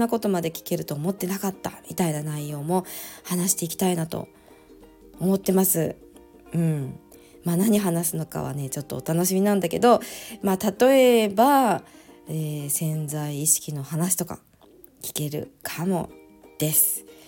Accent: Kansai, Japan; なぜなら私東京に住んでいる人じゃないからです。はい、関西人なので基本的には関西に帰って

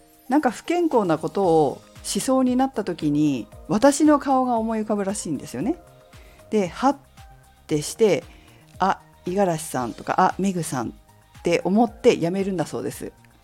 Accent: Fukushima, Japan; 私もね、もともと福島出身で、それこそ取りたての野菜を食べて育ってきたものですから

